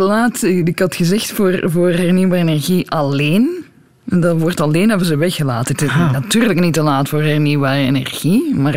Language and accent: Dutch; Belgium; En dat is niet makkelijk om te zeggen als Belg.